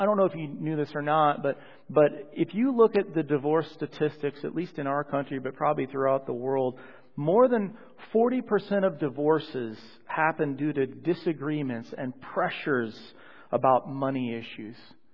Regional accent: Colorado, United States; I remember growing up in Colorado, the thought was, you know, how many TVs

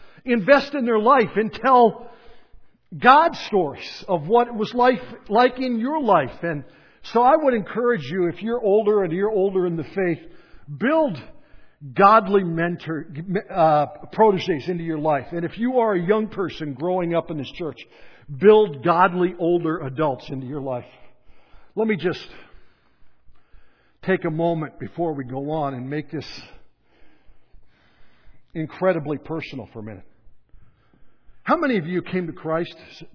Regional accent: Montrose, Pennsylvania, United States; I grew up actually in Montrose, Pennsylvania.

